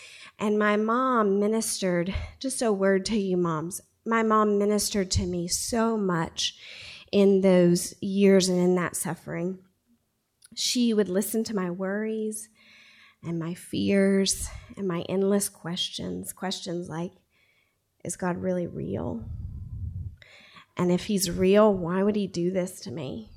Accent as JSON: {"language": "English", "region": "Tennessee", "country": "United States", "tie": "born or raised there", "also_born_or_lived": "Chattanooga", "said": "I was born in Chattanooga, Tennessee, the first child of my mom and dad."}